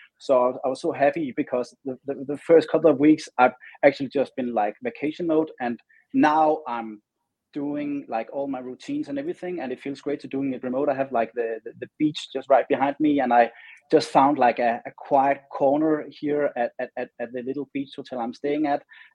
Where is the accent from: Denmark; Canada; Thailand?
Denmark; now in Los Angeles, United States; And when I moved from Denmark to the other side of the world, being Los Angeles, where I have my studio now, it really gave me wings.